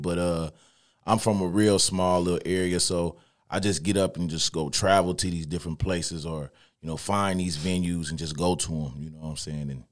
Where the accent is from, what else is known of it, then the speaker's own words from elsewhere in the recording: Freeport, Illinois, United States; I'm originally from Freeport, Illinois. It's about 2 hours away from Chicago.